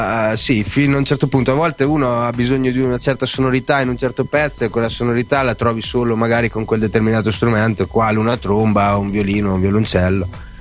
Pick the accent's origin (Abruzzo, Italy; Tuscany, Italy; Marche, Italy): Marche, Italy; Pesaro; No, perché molti pensano che siamo romagnoli, in realtà siamo marchigiani.